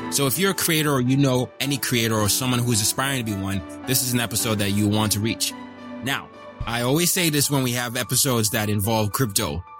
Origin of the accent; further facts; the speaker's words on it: Nigeria; I'm from Nigeria.